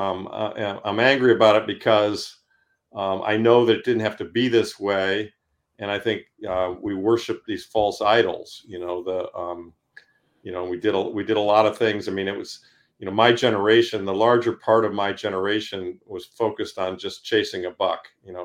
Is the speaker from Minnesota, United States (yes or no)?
no; Ann Arbor, Michigan, United States; I grew up in the Midwest, grew up in Ann Arbor, Michigan.